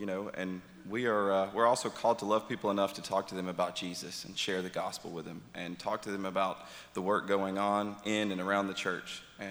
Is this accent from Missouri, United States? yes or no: no; Rome, Georgia, United States; also born or lived in Carrollton; And I grew up in Rome and moved to Carrollton, where I graduated from the University of West Georgia.